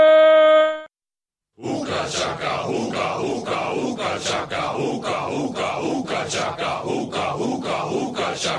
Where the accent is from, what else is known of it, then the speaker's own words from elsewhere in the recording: the South, United States; I'm from the South, so we're...